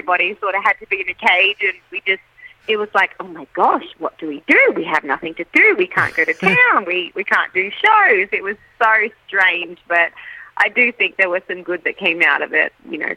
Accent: Queensland, Australia; it was actually shot on the beaches that I grew up on the Sunshine Coast. And using an Aussie producer, that's even cooler.

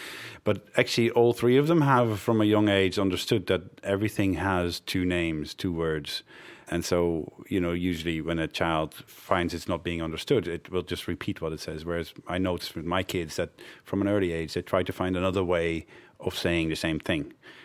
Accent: Netherlands; first language Dutch; moved away; now English is my first language. I have been outside the Netherlands more years than

